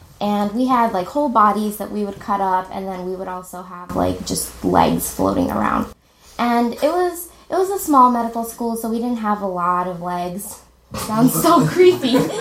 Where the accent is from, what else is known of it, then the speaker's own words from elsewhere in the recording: India; I am Indian, and this means that my parents taught me two things.